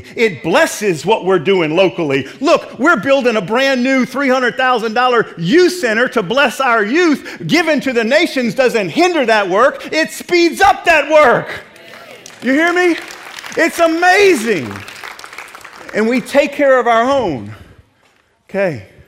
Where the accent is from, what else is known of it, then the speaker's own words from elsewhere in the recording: Metairie, Louisiana, United States; I grew up in Metairie, Louisiana, down there by New Orleans. My dad grew up in the downtown New Orleans area, went to Warren Easton High School.